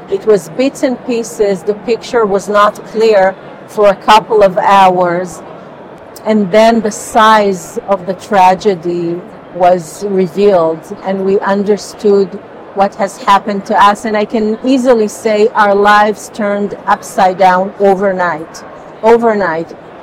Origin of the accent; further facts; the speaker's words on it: Israel; So we ascended to Israel, and ever since, you know, since I was a baby, I grew up in Israel